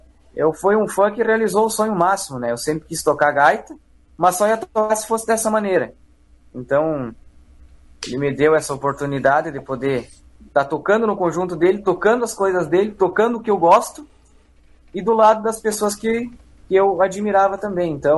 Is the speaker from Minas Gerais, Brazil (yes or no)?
no; Vista Alegre do Prata, Rio Grande do Sul, Brazil; Eu sou natural de Vista Alegre do Prata, não muito longe de Lagoa Vermelha.